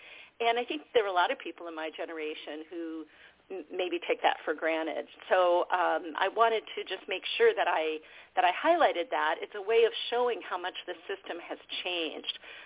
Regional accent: California, United States; as growing up in California with an excellent, affordable system of public higher education, I took college affordability for granted.

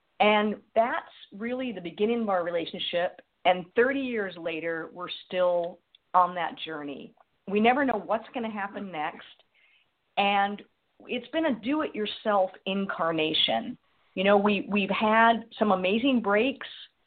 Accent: Los Angeles, California, United States; So, you know, I grew up in Los Angeles.

